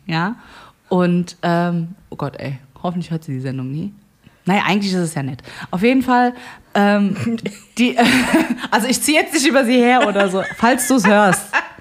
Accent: Frankfurt, Hesse, Germany; warum sind wir Frankfurter so unnahbar und warum ist es so schwer, Connections hier zu...

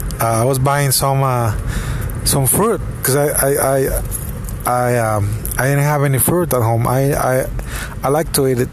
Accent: Mexico; Well, it turns out I'm from the Valley of Mexico.

